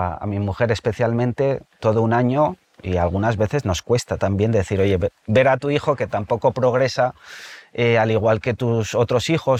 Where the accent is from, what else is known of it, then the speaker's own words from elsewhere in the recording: Pamplona, Navarre, Spain; Yo soy de Pamplona.